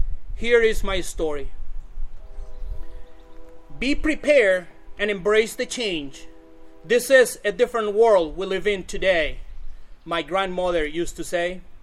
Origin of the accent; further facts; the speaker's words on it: Colombia; Due to Colombian policies, I was required to do my senior year again back in my home country.